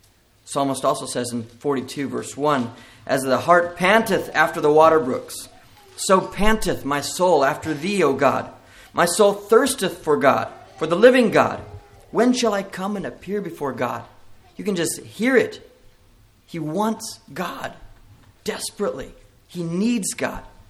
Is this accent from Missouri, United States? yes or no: yes; Missouri, United States; I'm from Missouri, father of four and husband of Eunice.